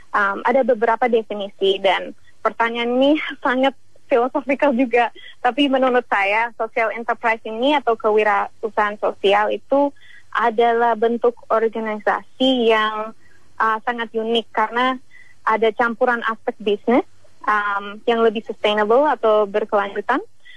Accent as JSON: {"language": "Indonesian", "region": "Jakarta", "country": "Indonesia", "tie": "born or raised there", "also_born_or_lived": "Perth, Australia", "moved": "yes", "said": "Saya lahir dan dibesarkan di Jakarta sih. Tapi pada waktu Krismon itu tahun 99, keluarga saya pindah ke kota Perth di Australia."}